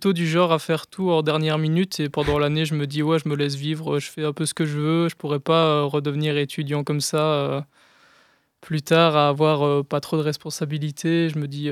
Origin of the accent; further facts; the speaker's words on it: Liège, Wallonia, Belgium; j'ai 22 ans, je viens de Liège, plus précisément EY